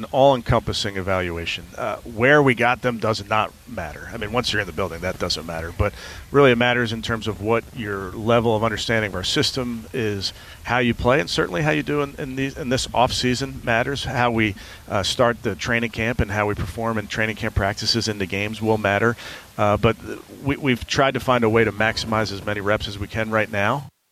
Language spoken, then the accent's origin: English; Philadelphia, Pennsylvania, United States; I grew up in Philadelphia watching the Eagles.